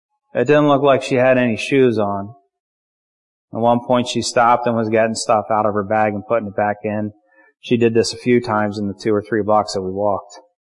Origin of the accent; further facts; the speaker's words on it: Willow Street, Pennsylvania, United States; now in East Petersburg, United States; I'm a white suburban kid. I grew up in Willow Street and I live in East Petersburg now.